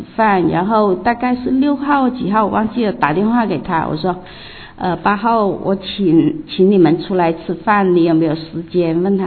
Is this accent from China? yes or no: yes; China